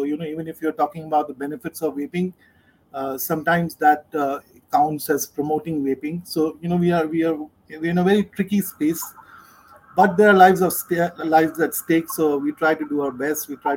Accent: India; I'm from India. I'm based in Mumbai, which is a large city.

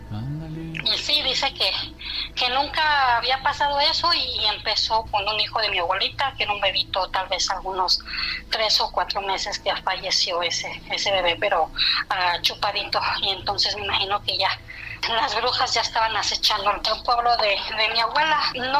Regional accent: Mexico City, Mexico; nosotros ya nos fuimos para la ciudad. Bueno, siempre vivimos en la ciudad, nacimos en el DF, pero mi mamá es de acá del estado de Querétaro.

